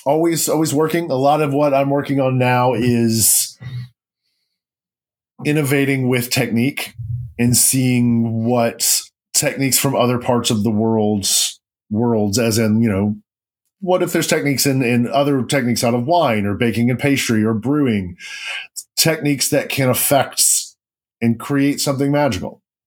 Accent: Tennessee, United States; also born or lived in Kentucky; I've known a lot of those guys growing up in Tennessee and living in Kentucky for a while.

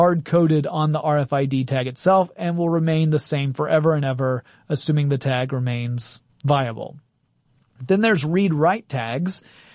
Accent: Gainesville, Georgia, United States; whenever I visit my hometown of Gainesville. It's poultry capital of the world

